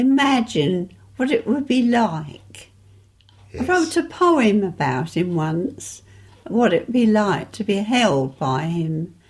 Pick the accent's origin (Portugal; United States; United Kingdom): United Kingdom; London; born there; in London, just outside London, actually. Yes, that's right. I was born not in the city of London, but in London, outer London.